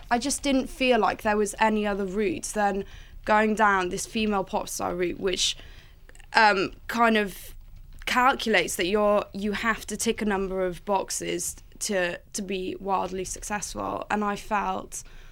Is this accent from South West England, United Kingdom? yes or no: no; Wales, United Kingdom; also born or lived in Greece; Well, I used to go back and forth every year, but probably about 5 years living there, and right. Then the rest of the time is in Wales and South Wales.